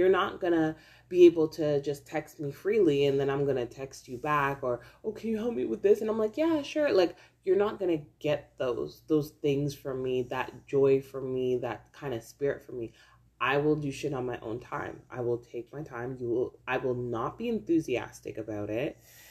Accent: Canada; I know like in Canada and as a Canadian, it's very stereotypical for us to be like known as, oh, Canadians are always saying sorry

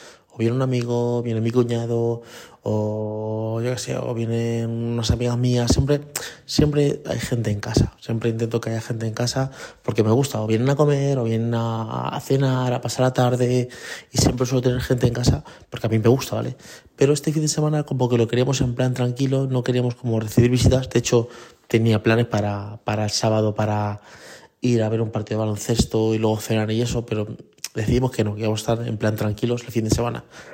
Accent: Spain; y yo soy español y mi mujer es dominicana

